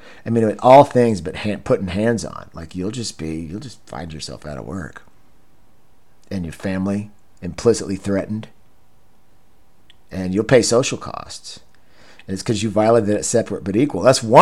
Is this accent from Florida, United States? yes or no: no; Texas, United States; a civil rights and liberties advocate born and raised in Texas, I have experienced, which is in the Deep South